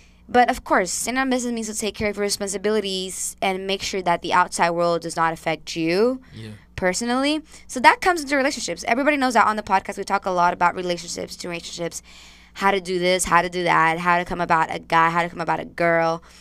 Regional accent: Dominican Republic; Need I remind you guys that I'm from Dominican Republic.

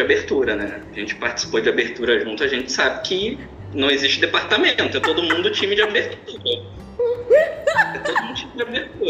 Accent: Campos dos Goytacazes, Rio de Janeiro, Brazil; Na verdade, eu não sou carioca, né? Eu sou do interior do Rio de Janeiro. Na minha certidão, tá Campos dos Goytacazes.

